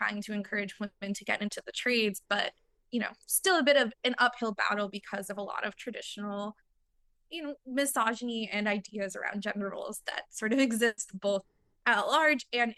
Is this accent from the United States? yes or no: yes; Boston, Massachusetts, United States; Shout out the MBTA, I'm from Boston.